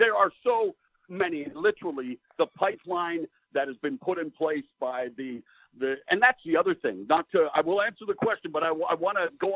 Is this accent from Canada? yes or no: yes; Vancouver, British Columbia, Canada; And it all began with Al Tomko in 1986 in Vancouver, my hometown at All-Star Wrestling.